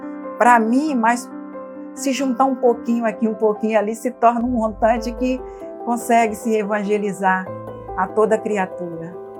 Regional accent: Rio de Janeiro, Brazil; Eu moro em Inhaúma, Rio de Janeiro. A minha realidade foi bem difícil, porque eu fui criada no Complexo do Alemão e é um ambiente que é bem hostil

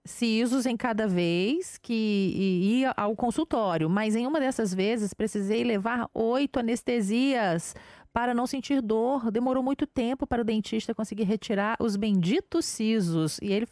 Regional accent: Três Rios, Rio de Janeiro, Brazil; Eu conheço Areal, fica do ladinho da minha cidade natal, Três Rios.

